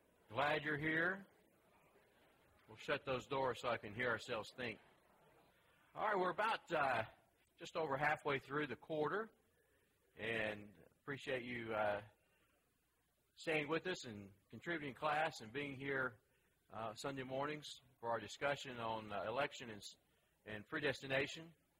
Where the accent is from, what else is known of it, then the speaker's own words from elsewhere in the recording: the South, United States; accent: southern; Even my southern accent can't mess that word up too bad.